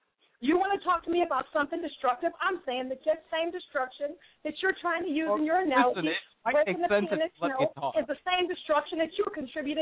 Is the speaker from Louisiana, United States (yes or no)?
no; Chicago, Illinois, United States; I'm from Chicago.